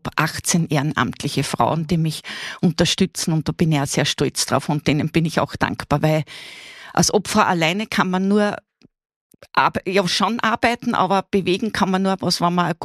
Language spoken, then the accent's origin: German; Scheibbs, Lower Austria, Austria; now in Wieselburg, Austria; ich bin keine gebürtige Wieselburgerin, ich bin eine gebürtige Schepserin und habe dort auch meine Jugend verbracht.